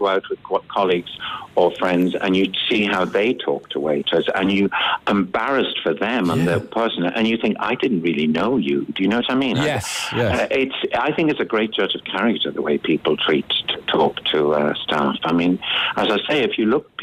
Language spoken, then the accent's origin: English; Dublin, Leinster, Ireland; I always wanted to be an actor, but you have no idea, you know, growing up in Dublin, whether you're going to make a living out of it.